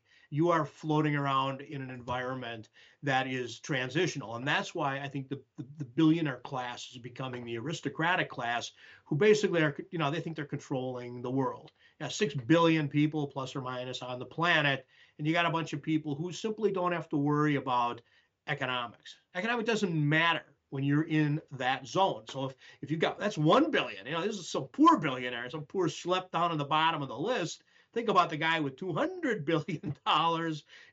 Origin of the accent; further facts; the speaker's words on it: United States; my parents were Americans, and I'm certainly an American.